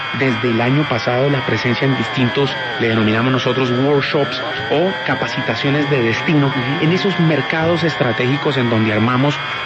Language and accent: Spanish; Cúcuta, Norte de Santander, Colombia; born there; now in Bogotá, Colombia; Yo nací en Cúcuta, pero desde el 2000 estoy viviendo aquí en Bogotá. Y mi familia, bueno, es en buena medida de aquí de Bogotá.